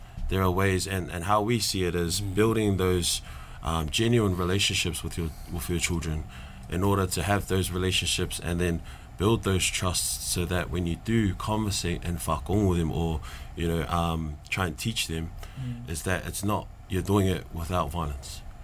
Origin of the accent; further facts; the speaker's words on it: New Zealand; yeah, it is harder than the raising it growing up in New Zealand and kind of fending for your family first